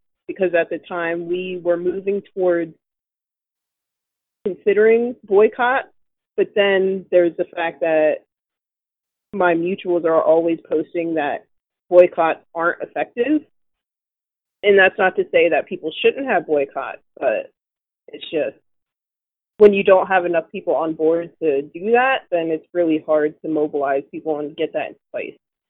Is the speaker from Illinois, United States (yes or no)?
no; Maryland, United States; now in St. Paul, United States; and I'm from Maryland. That's where I grew up, but right now I'm currently residing in St. Paul, Minneapolis, Minnesota, and I identify as a displaced Dakota woman.